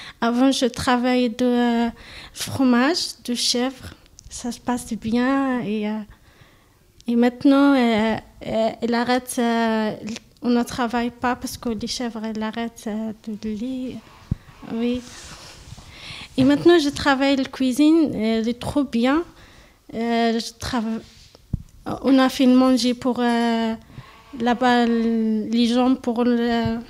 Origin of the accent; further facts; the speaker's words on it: Algeria; Algérienne.